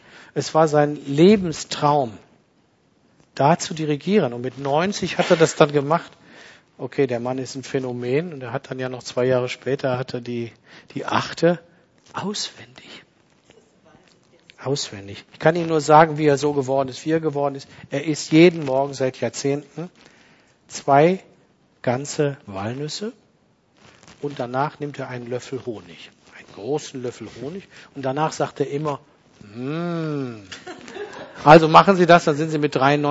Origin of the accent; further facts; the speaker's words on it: Düsseldorf, North Rhine-Westphalia, Germany; born there; ich bin in Düsseldorf geboren